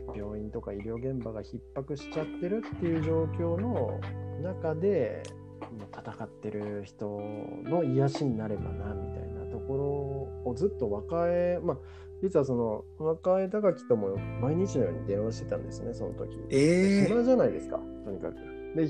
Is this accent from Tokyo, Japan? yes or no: no; Gifu, Japan; 自分岐阜なんですけど、はい、多分こっから神戸ってめっちゃ近いんですよ